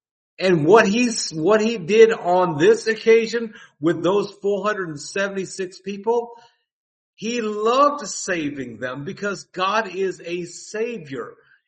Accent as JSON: {"language": "English", "town": "Miami", "region": "Florida", "country": "United States", "tie": "born or raised there", "also_born_or_lived": "Fort Lauderdale, United States", "said": "Now, I'm from Florida. You know this. I grew up on the beaches in Miami and Fort Lauderdale. I was in and out of the water all the time when I was a kid."}